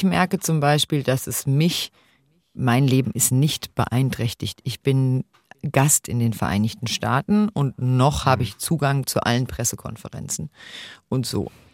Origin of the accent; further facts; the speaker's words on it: Germany; für mich als Deutsche